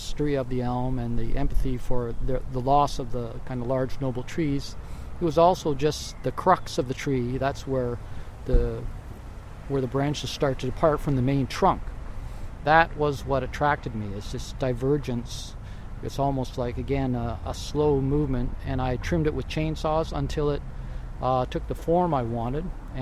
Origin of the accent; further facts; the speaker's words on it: Ottawa, Ontario, Canada; I was raised in Ottawa, and that's, I guess out in Ottawa, I remember seeing these ghost-like forms out in the forest, because I lived outside of Ottawa in a rural area.